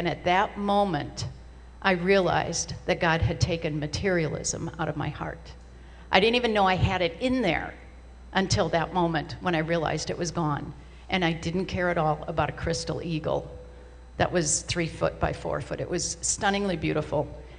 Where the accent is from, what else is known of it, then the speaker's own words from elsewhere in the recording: United States; As an American, compared to the rest of the world, we are spoiled.